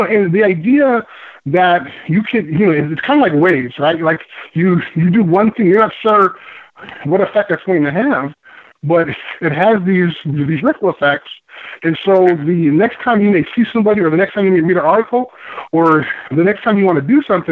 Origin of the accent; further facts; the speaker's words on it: Chicago, Illinois, United States; I grew up in Chicago, so those races you talked about, as a kid, right. we used to do them in no shoes.